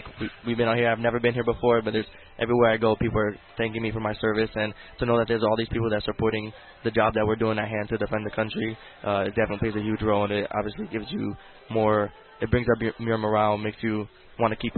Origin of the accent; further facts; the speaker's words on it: East Coast, United States; obviously, I grew up on the East Coast